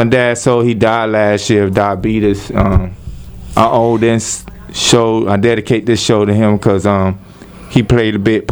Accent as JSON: {"language": "English", "town": "Jacksonville", "region": "Florida", "country": "United States", "said": "I'm from Jacksonville, Florida."}